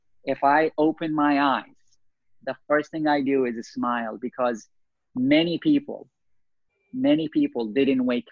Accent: Baghdad, Baghdad Governorate, Iraq; I was born and raised in Baghdad, Iraq, in the middle of the Iraqi-Irani war. My first day of school when I was 5 and a half in Baghdad

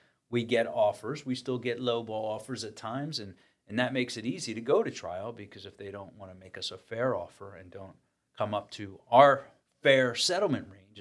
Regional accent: Pennsylvania, United States; You know, both John and I grew up in Bucks County. We both live in Bucks County. We both went to school in Bucks County.

